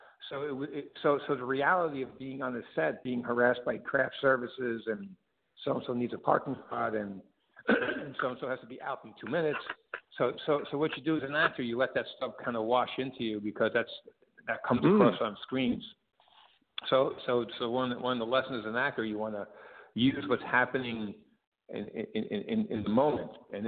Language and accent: English; Brooklyn, New York, United States; I grew up in Brooklyn, and my dad hung out with guys like that.